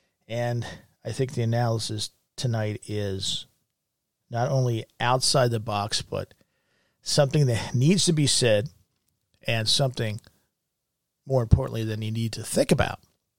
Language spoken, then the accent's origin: English; Pennsylvania, United States; In Pennsylvania, my home state, I've seen some completely insane things in the last several months.